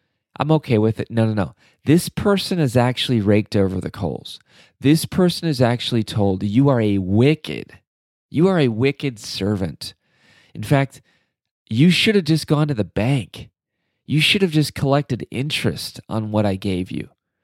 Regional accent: Midwest, United States; look, I just watched college football yesterday. It was the college football kickoff. I will admit I'm from the Midwest. The Big Ten kind of holds my heart together.

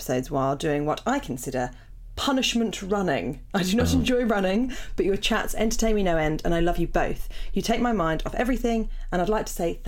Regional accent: Beckenham, London, United Kingdom; now in Glasgow, United Kingdom; currently tuning into the pod from Glasgow. I especially enjoy your podcast, as I'm from Beckenham.

